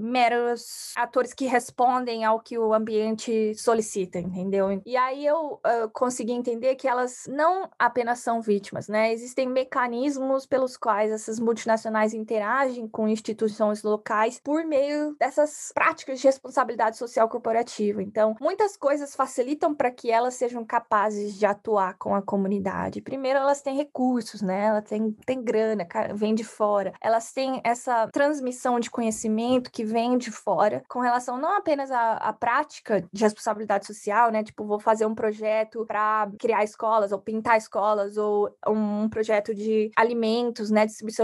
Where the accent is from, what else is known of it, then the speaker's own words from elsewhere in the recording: Polônia, São Paulo, Brazil; eu tenho 30 anos e eu venho de Polônia, uma cidade bem pequenininha no interior de São Paulo. Fiz a graduação no interior de São Paulo também, o mestrado